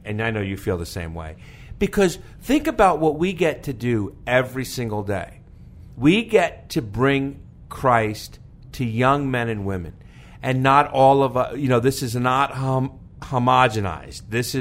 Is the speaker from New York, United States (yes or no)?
yes; New York, United States; I grew up in New York.